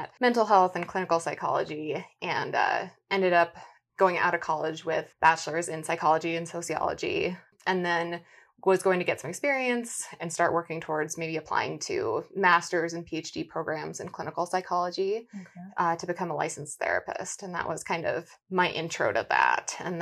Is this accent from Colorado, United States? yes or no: yes; Colorado, United States; I was born and raised in Colorado, actually in the, you know, the Denver metro area. And I'm still living there. Lived in Boulder for college, but I've lived my whole life in Colorado.